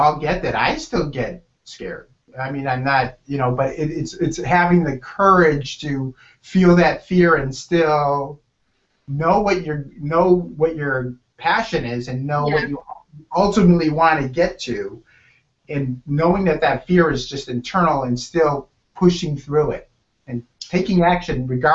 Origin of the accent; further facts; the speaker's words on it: Michigan, United States; I grew up in the Midwest in Michigan